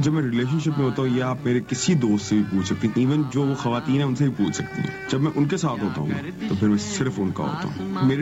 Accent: Lahore, Punjab, Pakistan; born there; moved away as an adult; now in Karachi, Pakistan; پیدائش لاہور کی ہی ہے اور اس کے بعد کام کے سلسلے میں مجھے کراچی ہجرت کرنی پڑی.

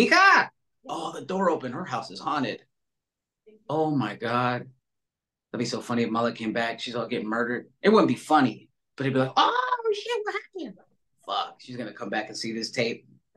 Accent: Stockton, California, United States; No, I'm from Stockton, California.

